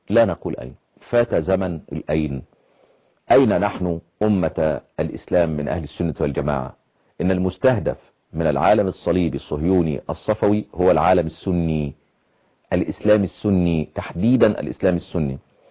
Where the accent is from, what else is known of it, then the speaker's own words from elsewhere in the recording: Egypt; عندنا في مصر